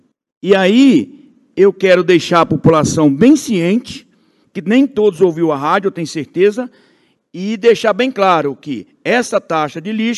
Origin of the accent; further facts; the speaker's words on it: Itaguaçu, Espírito Santo, Brazil; ela se formou professora na minha cidade natal, Itaguaçu